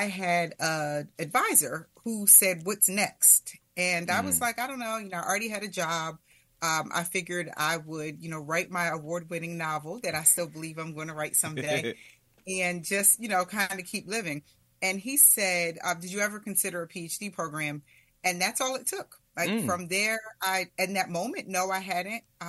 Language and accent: English; Lancaster, Pennsylvania, United States; You know, I grew up in Lancaster, Pennsylvania. I did go through the school district of Lancaster, which was, pretty diverse.